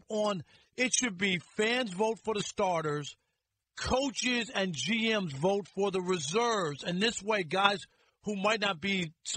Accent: Queens, New York, United States; You know, I'm from Jamaica, Queens.

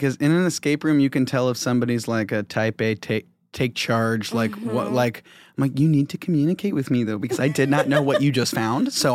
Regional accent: Midwest, United States; I feel like growing up in the Midwest, it, like, that was in the faucet, like sink, it was Sprite.

